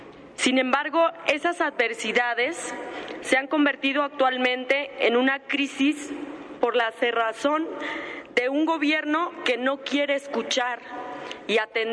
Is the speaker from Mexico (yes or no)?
yes; Mexico; porque todos somos mexicanos.